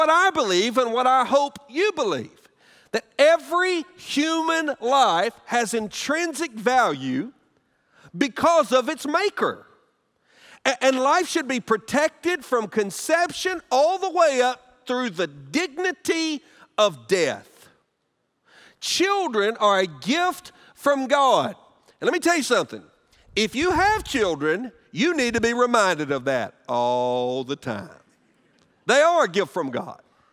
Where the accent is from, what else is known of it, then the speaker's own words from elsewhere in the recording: Alabama, United States; My home state of Alabama, I rejoice with the legislature down there